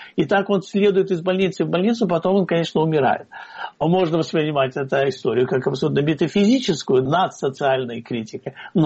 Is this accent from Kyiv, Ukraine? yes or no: yes; Kyiv, Ukraine; А я всегда, как киевлянин, вспоминаю, что 2 недели после того, как случилась Чернобыльская авария